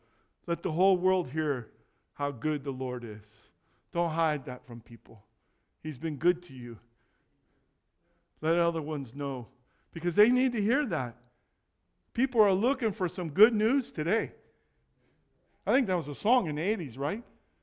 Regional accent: Jackson, California, United States; And it brought me back to memories when I was growing up in Jackson, California.

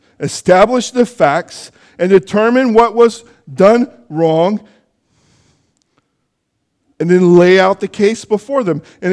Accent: Jackson, California, United States; also born or lived in Pontiac, Michigan; I grew up in California in a very small town up in the foothills, Jackson, California. But my first 8 years of my life, I spent in Pontiac, Michigan, in the city.

